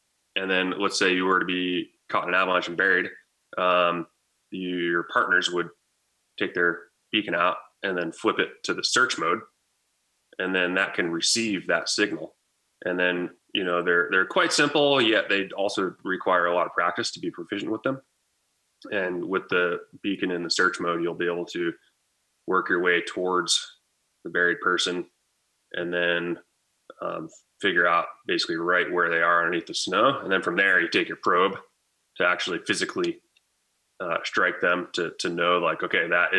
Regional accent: New Hampshire, United States; now in Alaska, United States; Born and raised in New Hampshire. Been in Alaska for like 14 years now though

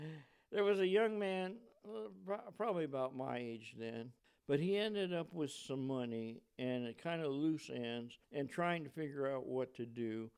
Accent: Alabama, United States; born there; I was born in 1940 in Alabama.

